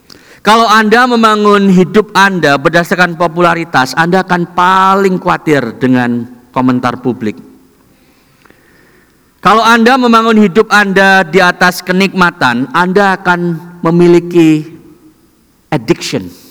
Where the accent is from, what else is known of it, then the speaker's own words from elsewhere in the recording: Indonesia; now in Melbourne, Australia; Kita datang ke Australia, kalau Anda dari Indonesia, dan kemungkinan besar di ibadah Indonesia 99% kita datang dari Indonesia, kecuali Anda sudah lahir di sini.